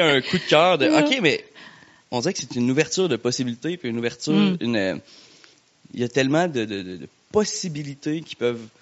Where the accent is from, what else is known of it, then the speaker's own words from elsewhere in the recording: Quebec City, Quebec, Canada; Je viens de Québec avec tout son béton et son smog.